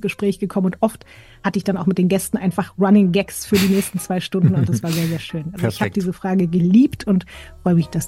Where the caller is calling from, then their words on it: Berlin, Germany; Aus Berlin, aus meiner kleinen Kammer. Hier nehme ich tatsächlich auch jetzt ich wohne seit einem Jahr in dieser Wohnung